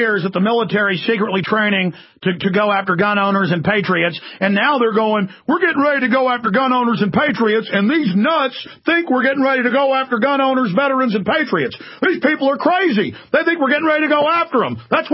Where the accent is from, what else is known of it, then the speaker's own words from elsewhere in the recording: United States; I am an American. I am a patriot.